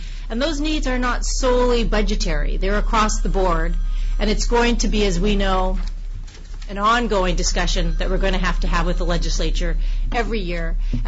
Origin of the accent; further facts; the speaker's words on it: Sacramento, California, United States; we have our first business meeting here in Sacramento, here in the Capitol, not just because it's my hometown